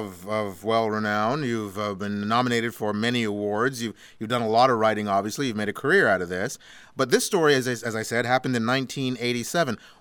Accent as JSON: {"language": "English", "country": "Canada", "said": "Now, as a Canadian, I have to ask the question"}